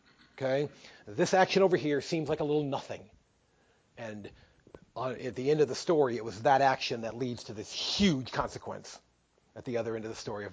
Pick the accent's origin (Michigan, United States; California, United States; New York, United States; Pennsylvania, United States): Michigan, United States; Detroit; I came here from Detroit, and you know, Detroit, the automotive industry there would always roll out prototypes for its cars.